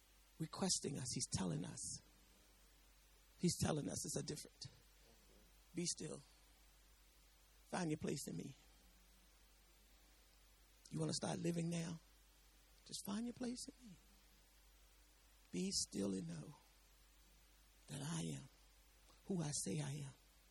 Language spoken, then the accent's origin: English; Georgia, United States; I was from Bip-Bap, Georgia. Well, Bip-Bap, Georgia, they say, the deepest part of the country that you can find.